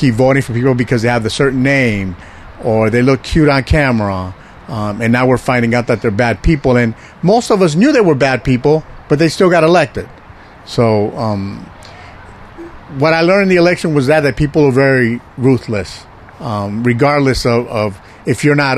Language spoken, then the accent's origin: English; Puerto Rico; I'm from Puerto Rico.